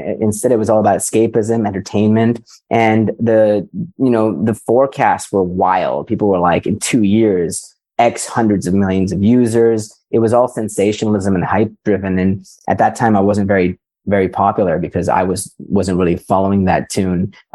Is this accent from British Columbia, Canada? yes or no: yes; Vancouver, British Columbia, Canada; you are in my hometown of Vancouver. I grew up in British Columbia